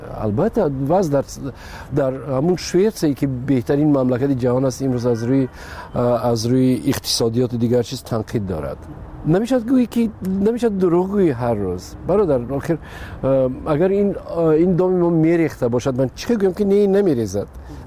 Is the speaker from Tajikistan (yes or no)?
yes; Tajikistan; وطنم خب پیش از همه تاجیکستان وطن است. برای این خانه من است و مادرم اینجاست، فرزندام اینجاست.